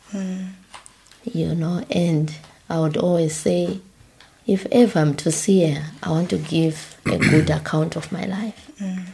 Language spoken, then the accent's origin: English; Glenora, Harare, Zimbabwe; I was born and raised in Zimbabwe, in Glenora, in a high-density area called Glenora. A family of five with my mother and father.